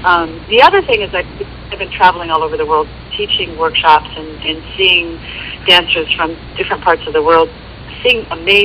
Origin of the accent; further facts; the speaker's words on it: Los Angeles, California, United States; And, of course, my hometown, Los Angeles